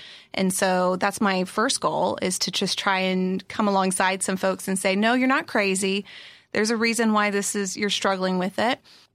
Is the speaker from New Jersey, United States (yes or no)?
no; South Carolina, United States; I'm from South Carolina.